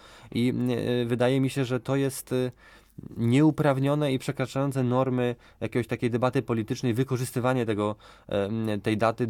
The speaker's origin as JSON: {"language": "Polish", "town": "Łódź", "region": "Łódź Voivodeship", "country": "Poland", "said": "Ja czekam jako gość i łodzianin na zaproszenie."}